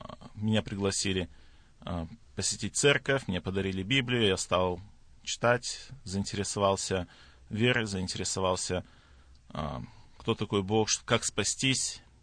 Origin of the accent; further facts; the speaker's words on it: Almaty, Kazakhstan; moved away as an adult; now in Sacramento, United States; Я родился в 1977 году. Родился в Алма-Ате, в Казахстане. И прожил в Казахстане до 1996 года. В 1996 году мы переехали в Америку, в штат Калифорния, в Сакраменто. Я родился в неверующей семье